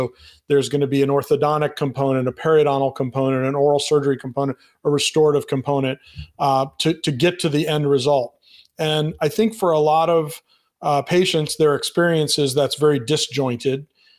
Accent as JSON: {"language": "English", "region": "Florida", "country": "United States", "tie": "born or raised there", "lives_now": "Atlanta, United States", "said": "I grew up in South Florida, and I went to the University of Florida for dental school."}